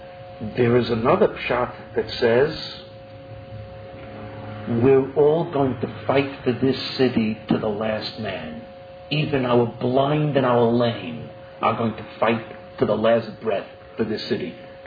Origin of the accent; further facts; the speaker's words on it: United States; But for us, we were raised in America, a gutter was something, you know, the street